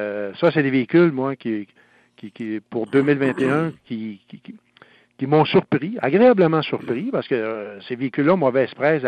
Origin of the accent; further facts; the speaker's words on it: Quebec, Canada; c'est sûr que chez nous, au Québec, c'est quand même des véhicules qui se vendaient bien.